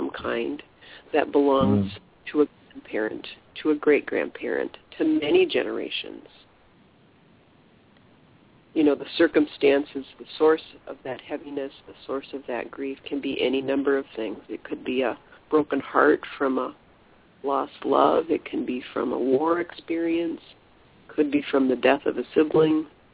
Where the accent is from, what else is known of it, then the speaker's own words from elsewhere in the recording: United States; I'm speaking as an American. So as an American living in our country